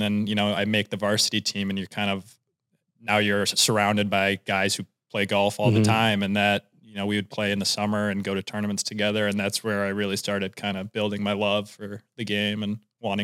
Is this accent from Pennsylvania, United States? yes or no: no; Edina, Minnesota, United States; I grew up in Edina still. My family still lives there.